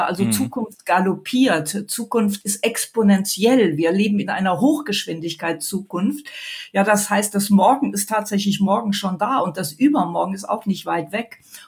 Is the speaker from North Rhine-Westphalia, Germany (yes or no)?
yes; Mönchengladbach, North Rhine-Westphalia, Germany; born there; now in Munich, Germany; als ich zurückkam, wohin denn dann? Und da kam nur München in Frage. Gebürtig bin ich aus Mönchengladbach.